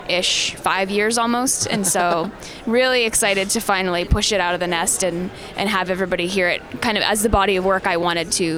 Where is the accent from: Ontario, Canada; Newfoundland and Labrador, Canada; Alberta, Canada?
Alberta, Canada; Strathmore; I grew up outside of Calgary on a farm and kind of near like Strathmore area, so kind of east and south of here. But I grew up like coming here all the time, and I actually went to college here